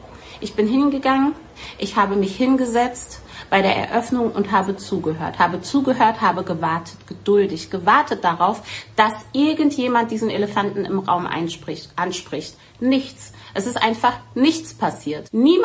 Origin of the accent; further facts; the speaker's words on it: Frankfurt, Hesse, Germany; Frankfurt ist meine Heimat.